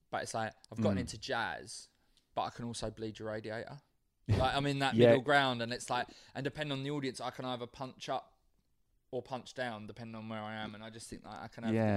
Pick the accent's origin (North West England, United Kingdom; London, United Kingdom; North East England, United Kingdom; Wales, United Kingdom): London, United Kingdom; I'm from South London.